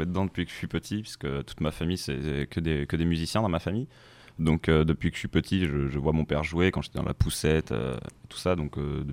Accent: Saint-Denis-de-Pile, Nouvelle-Aquitaine, France; Et moi de Saint-Denis-de-Piel, pour le S.

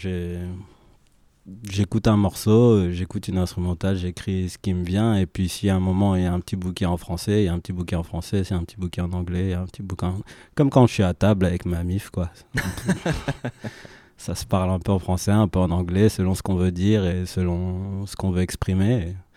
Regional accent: Rwanda; Parce que je suis rwandais et l'anglais prend une place assez balèze, j'ai envie de dire, dans ma manière de parler avec ma famille et autres.

